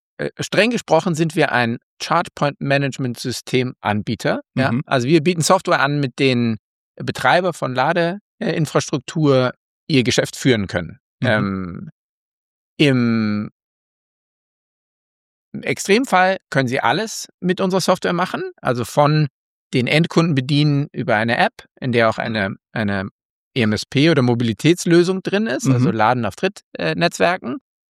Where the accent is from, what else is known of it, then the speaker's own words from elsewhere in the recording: Berlin, Germany; now in Copenhagen, Denmark; Ich bin in Kopenhagen, bin ursprünglich Berliner